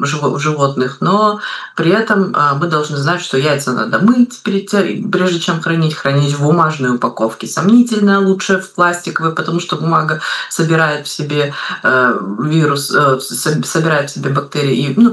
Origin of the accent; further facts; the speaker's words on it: Kazakhstan; я из Казахстана